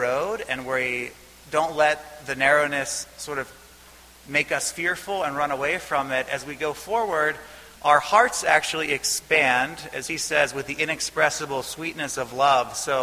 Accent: Pittsburgh, Pennsylvania, United States; I'm from Pittsburgh, from the South Hills to the North Hills and back every day for like 15 years

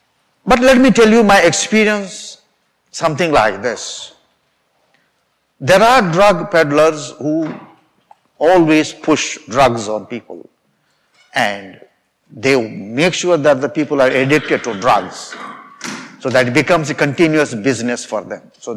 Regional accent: India; You know, I come from India.

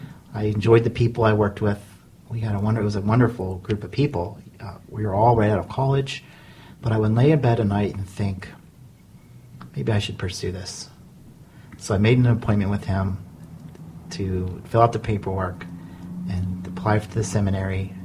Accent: Bridgeport, West Virginia, United States; I grew up next door in Bridgeport, West Virginia, so I'm local to the area.

